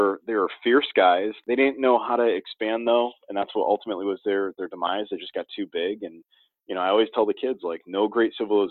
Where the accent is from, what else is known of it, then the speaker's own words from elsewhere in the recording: Bristol, Connecticut, United States; also born or lived in New Britain; I grew up here. I was born in New Britain, Connecticut, and I grew up in Bristol, Connecticut. But my dad is Filipino.